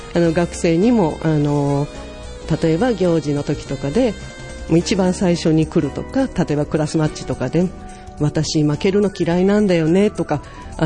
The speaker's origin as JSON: {"language": "Japanese", "town": "Yokkaichi", "region": "Mie", "country": "Japan", "said": "私は出身は三重です。"}